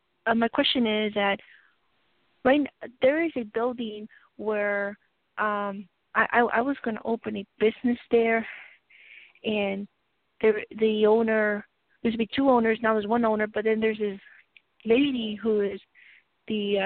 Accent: Texas, United States; born there; I was born in Texas.

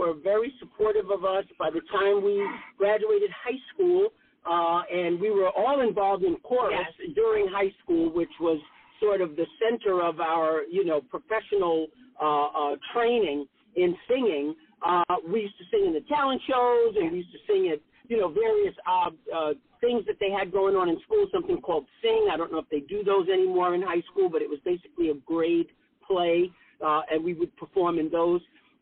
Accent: Brooklyn, New York, United States; three sisters, young sisters growing up in Brooklyn, New York, out of the projects, Lafayette Gardens projects, always singing in front of the mirror.

